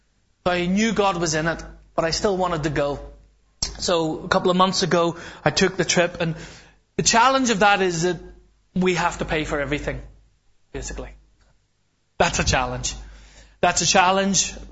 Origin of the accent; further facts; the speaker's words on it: Belfast, Northern Ireland, United Kingdom; As a Protestant brought up in Belfast